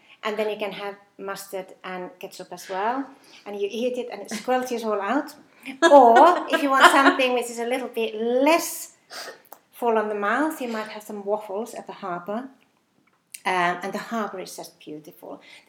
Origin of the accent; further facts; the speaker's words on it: Lappeenranta, South Karelia, Finland; English is a second language; Other than that, in my hometown, which is Lappeenranta, in the summer, the market is a must.